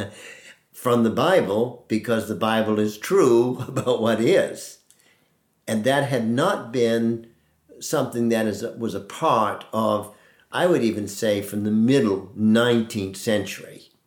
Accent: New England, United States; I grew up in New England, and there weren't a lot of Christians

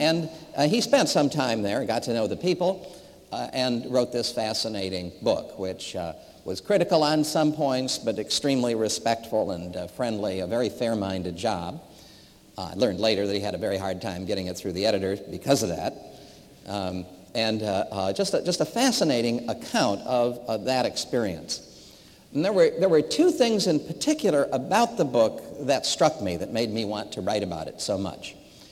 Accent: Berkeley, California, United States; President Patterson remarked that I was from Berkeley, and I could hear all of you murmuring, can anything good come out of Berkeley?

